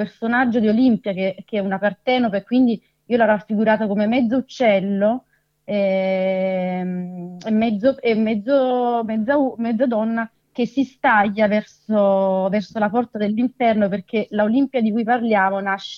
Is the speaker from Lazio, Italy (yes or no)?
no; Naples, Campania, Italy; now in Bolzano, Italy; sì, io sono napoletana, sì.